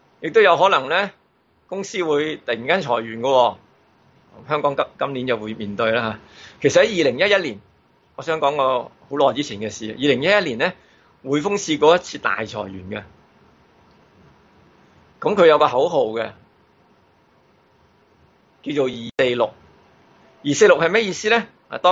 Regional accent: Guangzhou, Guangdong, China; 我哋廣州人好明啦，我叫婚宴叫擺酒。

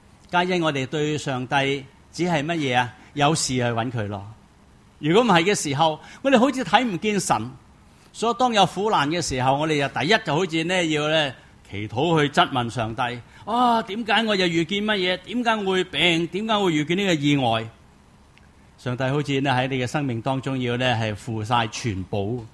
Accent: China; 或者我哋中国人讲嘅修为咯

